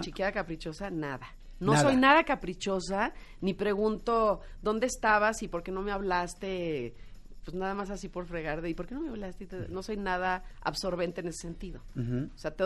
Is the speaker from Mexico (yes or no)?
yes; Zacatecas, Mexico; Soy de Zacatecas y tengo esa parte de valores